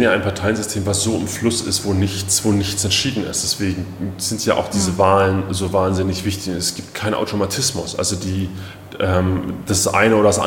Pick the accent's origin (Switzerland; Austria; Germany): Germany; East Germany; ob das nicht eine Schande eigentlich für uns als Ostdeutsche ist.